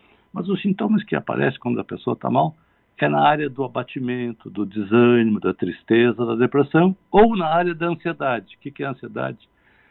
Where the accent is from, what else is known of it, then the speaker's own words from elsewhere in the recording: Porto Alegre, Rio Grande do Sul, Brazil; Eu sou aqui de Porto Alegre, sou psiquiatra, psicoterapeuta